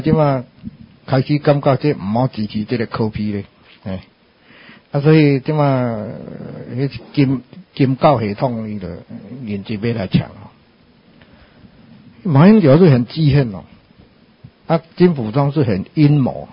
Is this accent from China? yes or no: no; Taiwan